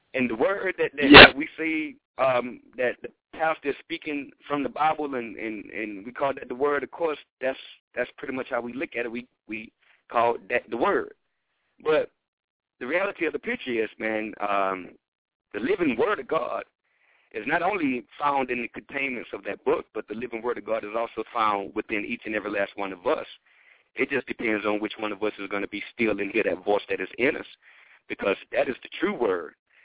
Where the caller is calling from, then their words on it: North Carolina, United States; Yeah, well … I'm calling from North Carolina.